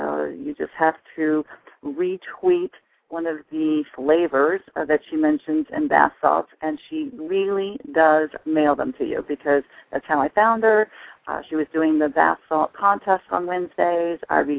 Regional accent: New Jersey, United States; and I'm from New Jersey, so I say you guys

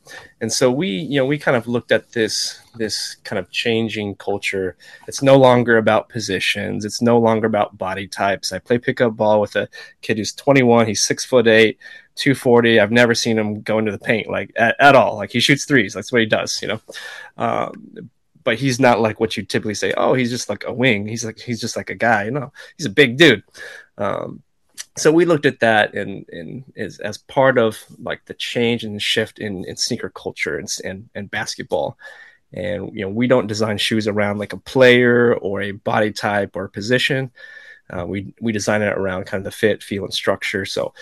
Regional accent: Portland, Oregon, United States; So I grew up in Portland, which is Nike's headquarters, Adidas USA, and one had an office there, Under Armour, all kinds of footwear companies.

